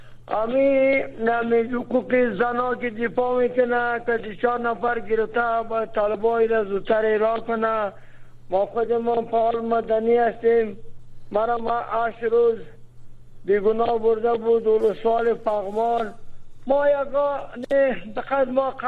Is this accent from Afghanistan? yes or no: yes; Afghanistan; ما افغان هستیم، مسلمان هستیم، از وطن هستیم